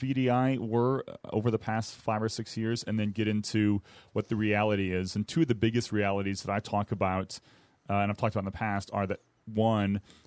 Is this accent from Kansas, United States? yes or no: no; San Francisco, California, United States; from San Francisco.